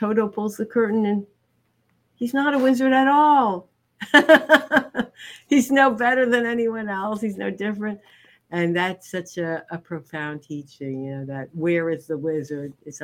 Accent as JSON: {"language": "English", "region": "Northeast", "country": "United States", "said": "Neither of us, I'm from the Northeast. My husband's from Cape Cod. We had never been to Michigan."}